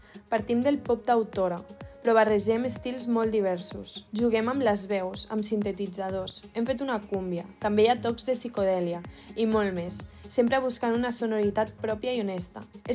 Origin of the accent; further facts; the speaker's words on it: Barberà del Vallès, Catalonia, Spain; Vivim entre Tarragona i Lleida, tot i que jo sóc de Barberà del Vallès.